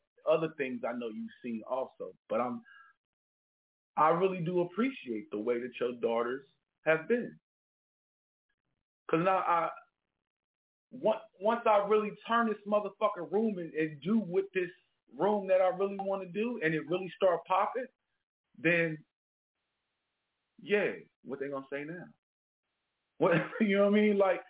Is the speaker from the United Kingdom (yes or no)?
no; Kansas City, Missouri, United States; I am thankful for my hometown, Kansas City, motherfucking Missouri. I am very thankful for that city because if it wasn't for that, I wouldn't be the person that I am today.